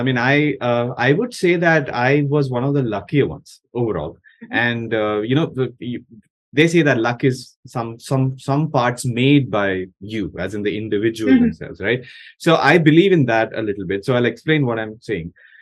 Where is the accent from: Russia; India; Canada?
India; Kerala; now in Bombay, India; I'm from Kerala. Kerala is relatively progressive.